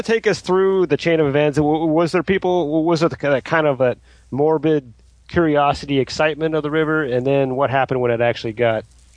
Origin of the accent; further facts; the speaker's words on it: Ohio, United States; Well, you know, I grew up in Ohio, and when it flooded, it was like fun for the kids to go out in the street and play